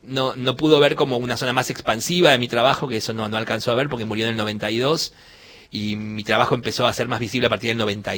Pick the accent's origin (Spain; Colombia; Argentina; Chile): Argentina; Buenos Aires; yo nací en el Alemán, pero después vivimos mucho tiempo en Villaluro, en Lope de Vega y San Blas, cerca de Jonte y Lope de Vega, y de ahí nos mudamos a lo que es hoy Las Cañitas, a Ollero Luis María Campos.